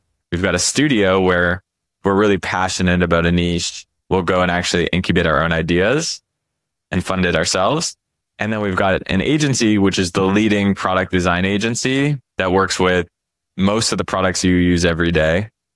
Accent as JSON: {"language": "English", "country": "Canada", "said": "I'm tuning in from basically the woods. So I'm staring out on a bunch of forest. I'm in nature, originally where I'm from. So just, yeah, spending time in nature in Canada."}